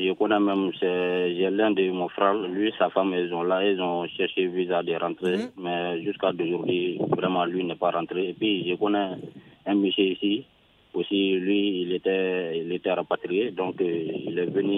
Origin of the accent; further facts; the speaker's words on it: Sonikeni, Mali; Je vous appelle toujours dans mon village natal à Sonikeni.